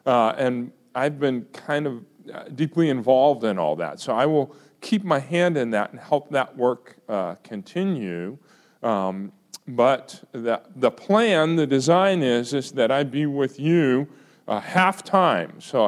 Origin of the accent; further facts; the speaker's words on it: Bethlehem, Pennsylvania, United States; I was born in Bethlehem, by the way. Bethlehem, Pennsylvania. And I was born in Bethlehem, and my father was helping assist at the cathedral in Bethlehem. And so I grew up in the church.